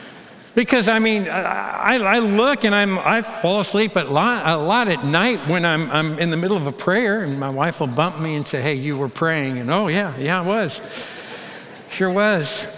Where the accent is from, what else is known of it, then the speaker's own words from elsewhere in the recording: Kentucky, United States; I'm like, "Hey, we're from Kentucky, we can clap."